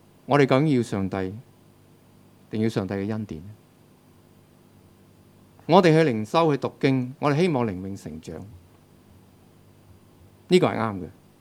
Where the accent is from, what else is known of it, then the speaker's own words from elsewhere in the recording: China; 靈修讀經不是好像我們中國人那樣想